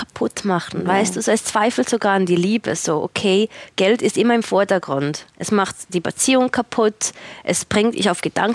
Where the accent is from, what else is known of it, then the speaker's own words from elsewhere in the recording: Switzerland; Das gibt es bei uns in der Schweiz nicht.